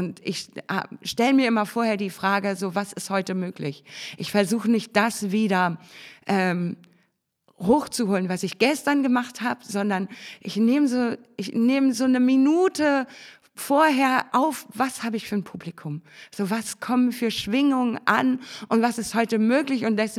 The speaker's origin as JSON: {"language": "German", "town": "Tetenhusen", "region": "Schleswig-Holstein", "country": "Germany", "tie": "born or raised there", "said": "Ich bin in Tetenhusen groß geworden und meine Familie hat sich mehr nach Rendsburg orientiert."}